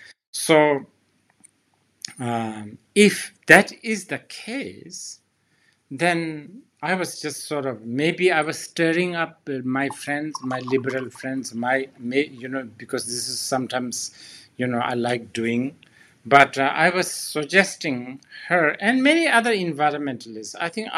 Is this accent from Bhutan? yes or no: yes; Bhutan; English is a second language; For instance, like just my home country, Bhutan alone.